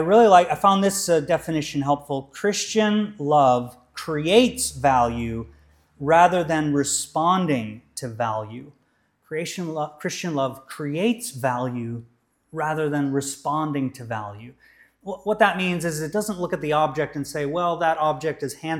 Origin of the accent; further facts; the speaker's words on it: United States; This American, I'm British now too